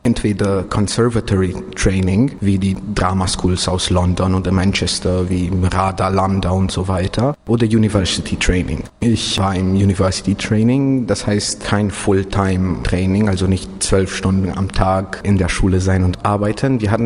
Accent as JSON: {"language": "German", "town": "Timișoara", "region": "Timiș County", "country": "Romania", "said": "Das ist ähnlich wie bei uns in Temeswar im Projektzentrum, aber auf so Breite."}